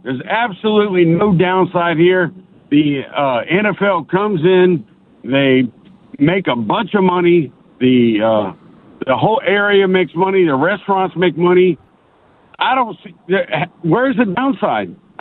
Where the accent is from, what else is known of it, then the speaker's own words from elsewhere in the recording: Alexandria, Virginia, United States; now in Martinsburg, United States; I grew up in Alexandria. I'm a Redskin, Commander fan. Hate the Cowboys. I moved to Martinsburg just to get because it's cheaper.